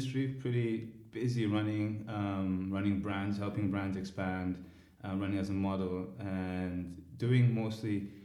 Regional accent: Saudi Arabia; Growing up in Saudi Arabia was, for me at that age, I just focused in school and everything a child needs to do.

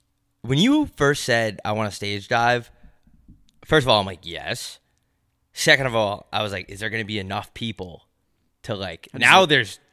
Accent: New York, United States; I'm nah, I'm not from here. I'm from New York.

